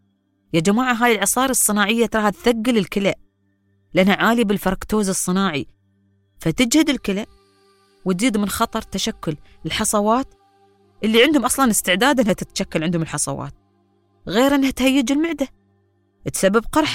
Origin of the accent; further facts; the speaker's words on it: United Arab Emirates; عندنا في الإمارات وفي الوطن العربي